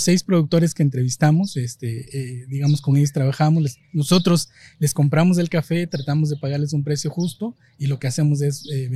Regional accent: Mexico; first language Zapotec; Spanish is a second language; Y lo que intentamos es tratar de utilizar nuestra lengua materna para nombrar el café

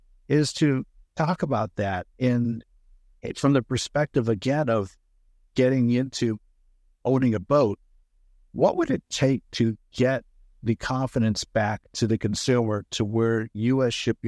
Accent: Florida, United States; also born or lived in West Virginia, United States; I was actually born in West Virginia, but I grew up in South Florida.

